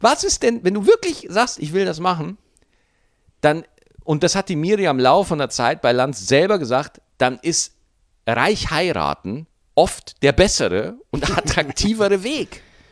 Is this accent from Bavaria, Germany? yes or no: yes; Bavaria, Germany; Ich habe als Bayer nur Nachteile.